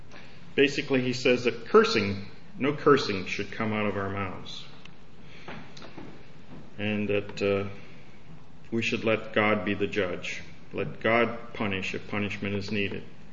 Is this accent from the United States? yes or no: yes; the South, United States; You know, I grew up in the South, and you know, unfortunately, the environment in that time was a lot of race prejudice